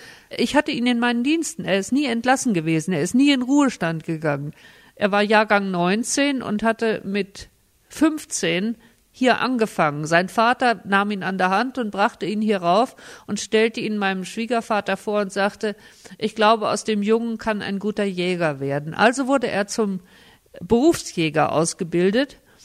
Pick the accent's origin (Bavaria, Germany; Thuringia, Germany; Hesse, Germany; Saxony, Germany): Hesse, Germany; Ich stamme aus Hessen, nicht?